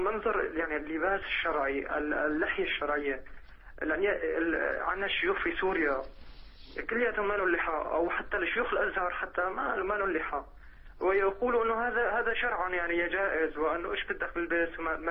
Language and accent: Arabic; Saudi Arabia; أنا من السعودية